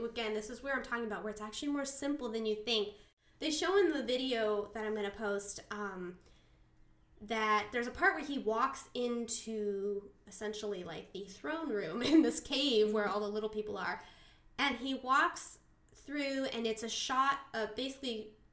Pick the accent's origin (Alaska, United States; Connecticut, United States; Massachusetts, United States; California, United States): California, United States; you know, we're from Southern California. We know a mountain when we see one